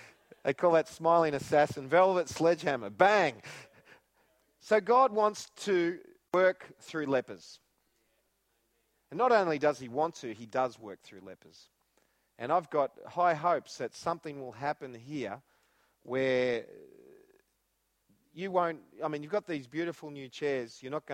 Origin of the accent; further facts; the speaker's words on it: Shepparton, Victoria, Australia; We're from Shepparton, Australia's worst people.